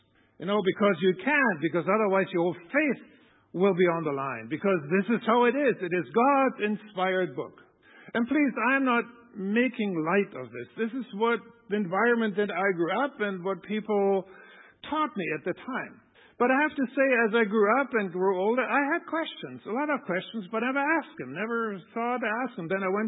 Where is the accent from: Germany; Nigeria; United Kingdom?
Germany; moved away as an adult; now in United States; I was growing up in Germany, so I was just, I don't know.